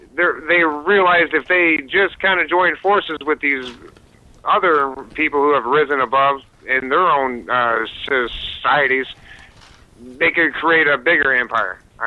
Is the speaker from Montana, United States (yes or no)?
yes; Montana, United States; I'm from Montana.